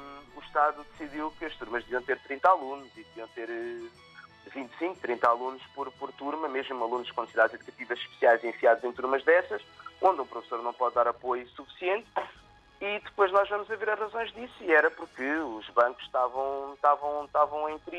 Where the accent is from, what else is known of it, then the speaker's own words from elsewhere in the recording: Portugal; moved away; sou português, nunca vou ser nem angolano, nem inglês, nem espanhol, eu sou português